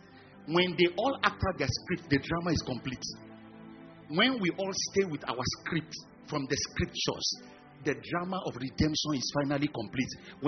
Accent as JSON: {"language": "English", "region": "Lagos", "country": "Nigeria", "tie": "born or raised there", "lives_now": "Ilorin, Nigeria", "said": "I grew up in Lagos. All my life has been there. That's where all my family folks are."}